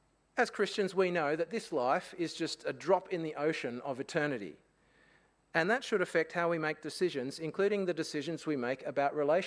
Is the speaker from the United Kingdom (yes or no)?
no; Australia; born there; I wasn't born in Africa, I was born in Australia.